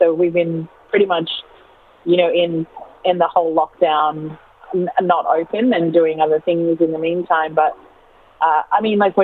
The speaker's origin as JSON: {"language": "English", "region": "Queensland", "country": "Australia", "said": "I'm from the Torres Strait, and I grew up really embracing in my culture and growing up with my food and cuisine"}